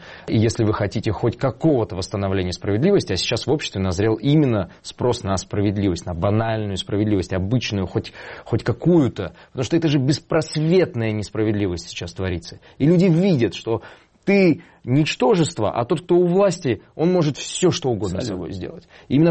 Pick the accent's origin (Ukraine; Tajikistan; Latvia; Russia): Tajikistan; Dushanbe; я родился уже вот в Душанбе. Да, потом произошел распад Советского Союза, мы еще какое-то время там пожили